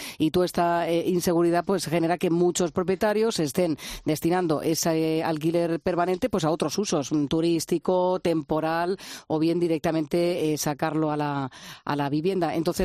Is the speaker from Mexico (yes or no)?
no; Jumilla, Region of Murcia, Spain; ahí, por ejemplo, en mi pueblo, en Jumilla, sí, pues sí que te puedes comprar una cosa maja